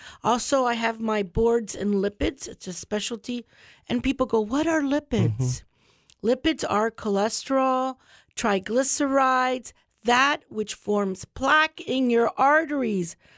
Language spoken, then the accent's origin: English; United States; which I grew up here in Charlotte County my whole life